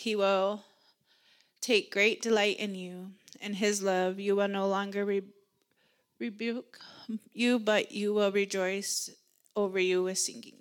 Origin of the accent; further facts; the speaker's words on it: Montana, United States; I am from the Northern Cheyenne Indian Reservations, which is located in eastern Montana.